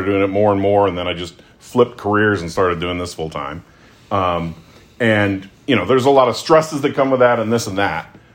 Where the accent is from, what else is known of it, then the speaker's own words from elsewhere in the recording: Illinois, United States; born there; I was born in Illinois.